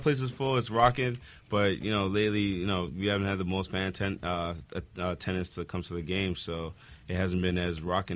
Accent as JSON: {"language": "English", "town": "Mississauga", "region": "Ontario", "country": "Canada", "said": "I'm not mad about that. I'm from Mississauga."}